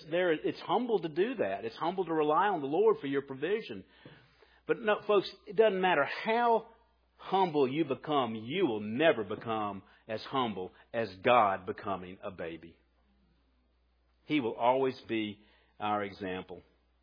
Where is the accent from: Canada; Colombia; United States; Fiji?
Colombia; I'm a little sensitive to that because I came from Colombia, and everybody's been to Colombia.